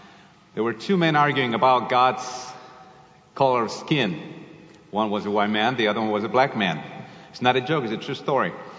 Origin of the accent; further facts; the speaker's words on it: Colombia; So, as Pastor said, I'm from Colombia, South America.